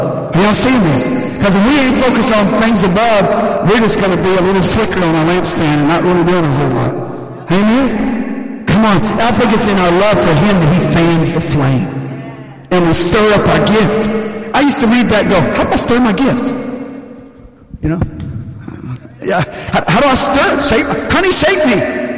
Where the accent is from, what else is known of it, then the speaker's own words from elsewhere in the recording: the South, United States; I'm from the Bible Belt. I might have gotten shot for that comment.